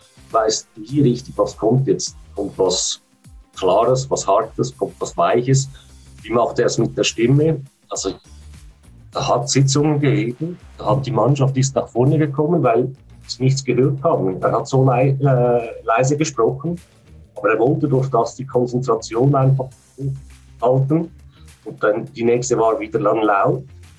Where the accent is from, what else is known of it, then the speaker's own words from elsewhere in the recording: Switzerland; dass ich als Schweizerin das erklären muss